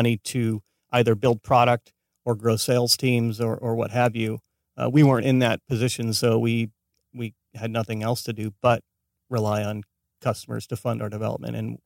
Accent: Escondido, California, United States; now in Los Angeles, United States; I was born and raised in San Diego.

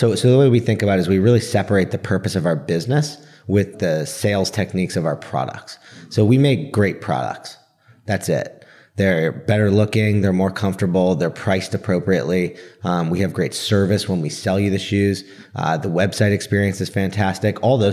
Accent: California, United States; And for me, kind of growing up in Northern California, it was all about, you know, doing smart things for the environment.

